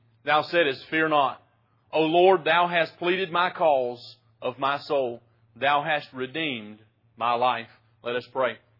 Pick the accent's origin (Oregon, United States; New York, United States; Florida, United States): Florida, United States; now in North Carolina, United States; You know, I grew up in Florida. We never had any power outages.